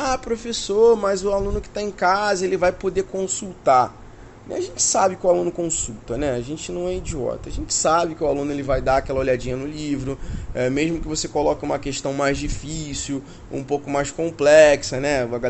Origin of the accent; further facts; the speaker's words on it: Rio de Janeiro, Brazil; eu sou do Rio de Janeiro, né?